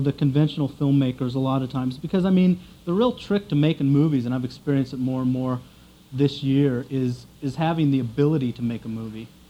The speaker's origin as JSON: {"language": "English", "region": "Oregon", "country": "United States", "tie": "born or raised there", "said": "But I did Smoke Signals in 87, and I grew up in Oregon, and I admired the filmmakers that were"}